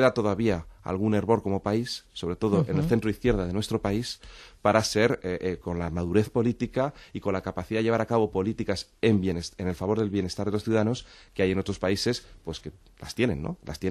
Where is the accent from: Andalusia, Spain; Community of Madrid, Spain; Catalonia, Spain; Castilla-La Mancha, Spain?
Community of Madrid, Spain; Madrid; Yo ahora tengo el orgullo de ser diputado por Madrid, que es mi provincia. Además, yo soy del distrito de Chamartín.